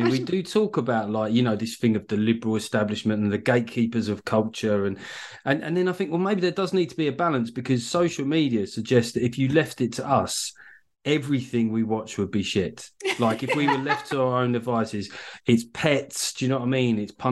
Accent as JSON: {"language": "English", "country": "United Kingdom", "said": "I'm British."}